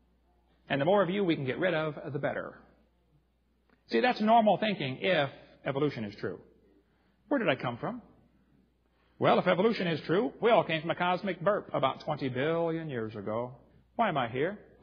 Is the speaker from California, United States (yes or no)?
no; East Peoria, Illinois, United States; I was raised in East Peoria, Illinois